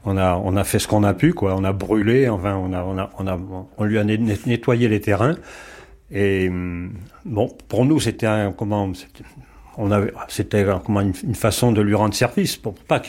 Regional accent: Brittany, France; je vais avoir 78 ans. Mon métier, c'était ouvrier boucher. Et mon pays d'origine, c'est la Bretagne.

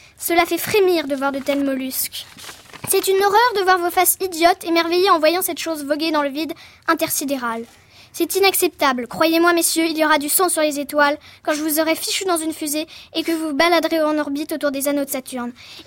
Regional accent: Moldova; French is a second language; now in France; Je viens de la Moldavie.

